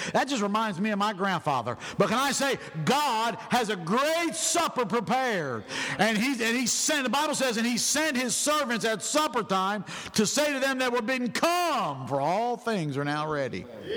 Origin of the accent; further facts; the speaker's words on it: New Jersey, United States; also born or lived in Philadelphia; I'm a farm boy. I was born in Philadelphia, grew up in South Jersey. I grew up on a farm.